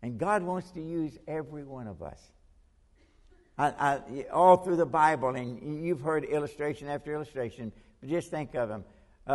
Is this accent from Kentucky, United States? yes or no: yes; Kentucky, United States; I'm from Kentucky, and we don't grow a lot of wheat, but we grow a lot of corn.